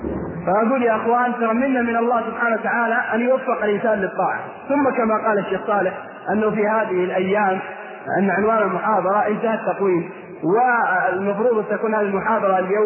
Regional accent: Al-Qassim, Saudi Arabia; عندنا في القصيم يعطون ورقة للجمعية الخيرية

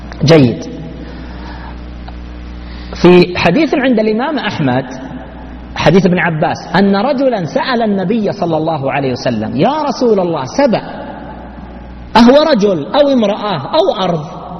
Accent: Al-Qassim, Saudi Arabia; أذكر عندنا في القصيم مزارع كثيرة ذهبت المزارع لأن المياه ذهبت

